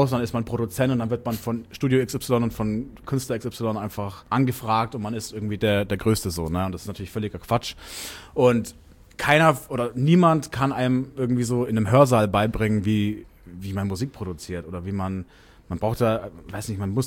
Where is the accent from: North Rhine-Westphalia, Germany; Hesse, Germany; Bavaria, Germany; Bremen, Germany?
Bavaria, Germany; Nuremberg; also born or lived in Berlin; Ja, ich habe ja vorher noch 2 Jahre in Berlin gewohnt. Mein restliches Leben natürlich dann in Nürnberg, wo ich herkomme. Also Franken. Nicht Bayern, Franken.